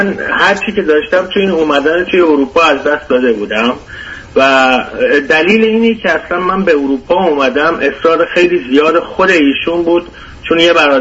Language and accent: Persian; Iran; moved away as an adult; now in Europe; ما بعد از به دنیا اومدن این بچه از ایران خارج شدیم، اومدیم بیرون توی اروپا و شروع کردیم به زندگی کردن.